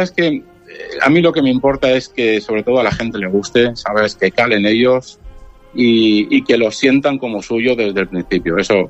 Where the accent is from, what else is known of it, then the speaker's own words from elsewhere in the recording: Alicante, Valencian Community, Spain; now in Valencia, Spain; Lo que pasa es que hace muchos años que vivo en Valencia y bueno, pues soy un poco de todo ya, ¿no? Valenciano en general y alicantino en particular.